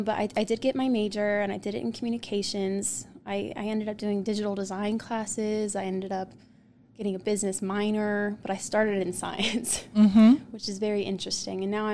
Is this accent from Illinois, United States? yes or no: no; Colorado, United States; I would like to start with just saying I'm from Colorado.